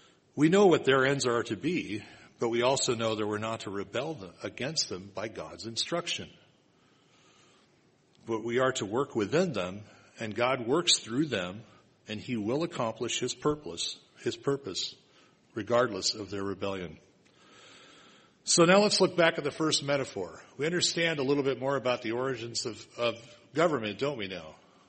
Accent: United States; As an American, and I am an American, I was born here, raised here

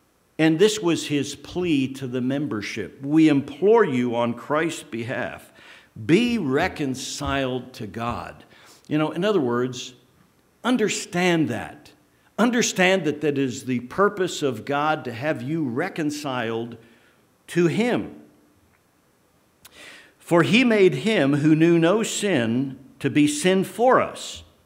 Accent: United States; I had the privilege as a young person of growing up near Washington, D.C.

